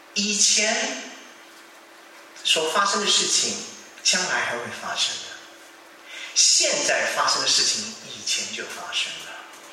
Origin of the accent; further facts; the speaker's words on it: China; 我们中国人举手是这样